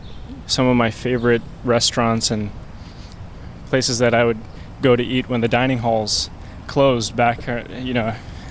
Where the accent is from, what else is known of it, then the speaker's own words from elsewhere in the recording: New Jersey, United States; first language Tamil; English is a second language; I was born in New Jersey. Born and raised in New Jersey.